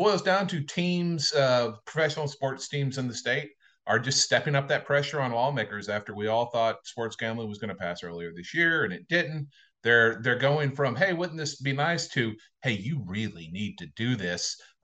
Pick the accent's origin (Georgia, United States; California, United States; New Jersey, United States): Georgia, United States; I'm from Georgia, by the way. If I haven't mentioned